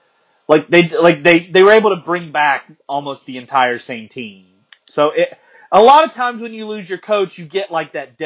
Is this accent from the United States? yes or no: yes; Winston-Salem, North Carolina, United States; My hometown is Winston-Salem. It's not exactly a place that you dream about going back to.